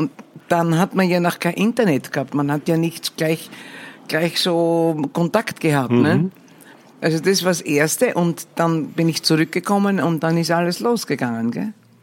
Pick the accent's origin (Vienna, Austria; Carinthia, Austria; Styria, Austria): Styria, Austria; now in Netherlands; Steirerin, gell?